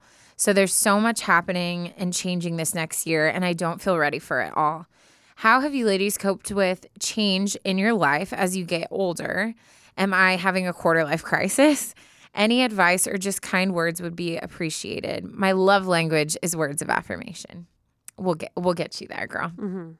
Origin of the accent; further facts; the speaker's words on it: Chicago, Illinois, United States; now in Boston, United States; I was born and raised in Chicago, but I've lived in Boston for the past 4 years for work after graduating college in Michigan in 2019.